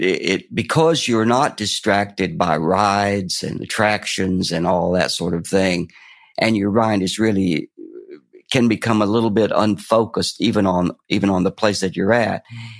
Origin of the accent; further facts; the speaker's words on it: Fort Payne, Alabama, United States; I was brought up in the Appalachian foothills of Fort Payne, Alabama.